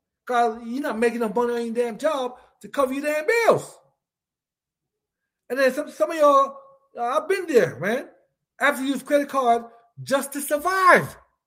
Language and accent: English; United States; Because I know that we, as the American people, the voter, right?